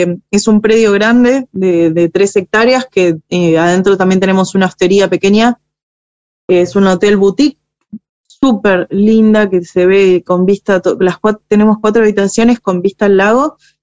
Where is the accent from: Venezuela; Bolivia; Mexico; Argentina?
Argentina; Buenos Aires; yo soy de Buenos Aires y me vine a vivir acá hace un año, si bien hace 7 años que ya estamos con Arrayán, hace uno que vivo acá